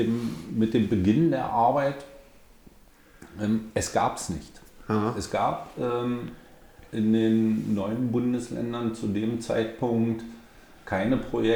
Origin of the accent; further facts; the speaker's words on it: Cottbus, Brandenburg, Germany; now in Weißwasser, Germany; Aufgewachsen bin ich in Cottbus, habe da bis 1991 auch gelebt.